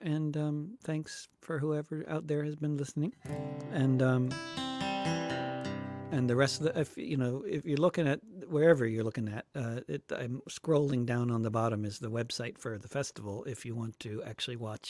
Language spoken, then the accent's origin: English; New York City, New York, United States; born there; My great-grandparents were refugees. That should be a normal thing to say. I was born in New York City. My people came from far away.